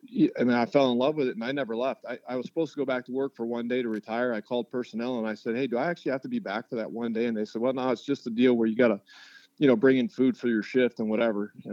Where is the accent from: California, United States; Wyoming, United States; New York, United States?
Wyoming, United States; my childhood best friend growing up in Wyoming lives in Columbia, South Carolina.